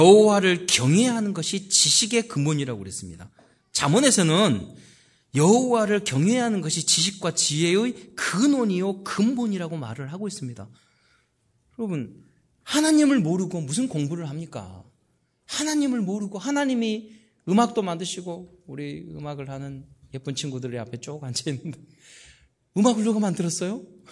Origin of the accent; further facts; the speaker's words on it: Mokpo, South Jeolla, South Korea; 그래서 제 고향이 목포잖아요.